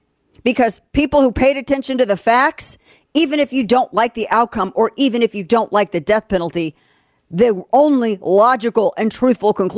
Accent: St. Louis, Missouri, United States; I'm from St. Louis. I'm very familiar with this case.

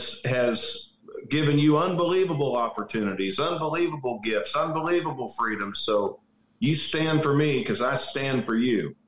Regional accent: Kansas City, Missouri, United States; now in Nashville, United States; I'm originally from Kansas City.

